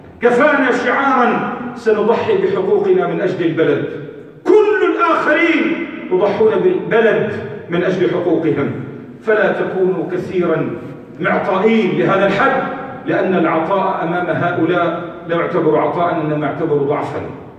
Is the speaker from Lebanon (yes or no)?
yes; Lebanon; للأسف هناك إرادة في بلدنا لبنان